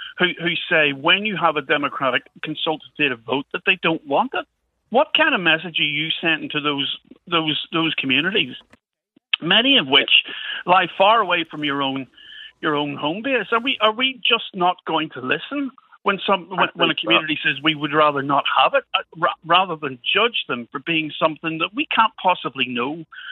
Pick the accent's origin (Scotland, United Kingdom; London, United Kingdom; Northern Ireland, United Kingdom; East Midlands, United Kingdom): Northern Ireland, United Kingdom; Holywood; I come from Hollywood, which has one of the oldest, despite the fact that it's 80% Protestant Unionist, or at least it was back in the day, has one of the oldest branches of the Gaelic League.